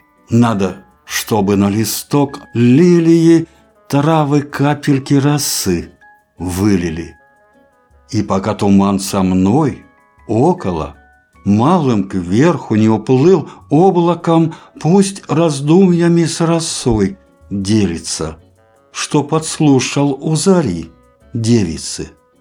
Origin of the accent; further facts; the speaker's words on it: Veliky Ustyug, Vologda Oblast, Russia; Я родился в Вологодской области, рядом с городом Великий Устюг. Потом мать по какой-то причине меня где-то с 8 месяцев отдала в детский дом, который как раз и находился в городе Великий Устюг.